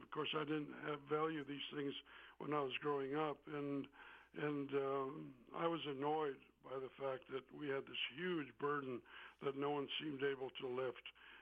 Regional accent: Racine, Wisconsin, United States; Well, you know, it was the town it was. You know, it was a factory town, and it was full of noises and sounds and smells, and it was very simple.

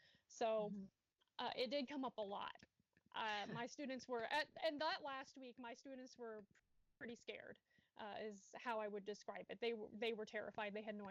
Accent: Fairfield, Illinois, United States; I'm from Southern Illinois in a very, very small town called Fairfield

